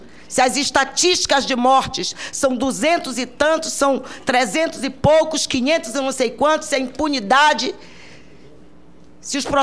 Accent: Pará, Brazil; eu sou paraense. Sou paraense e tenho tanto orgulho de ser paraense quanto ele. Amo a minha terra

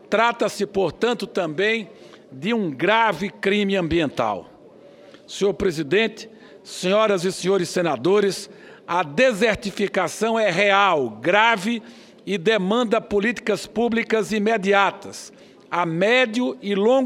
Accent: Northeast Region, Brazil; que muito me preocupa como brasileiro e especialmente como nordestino.

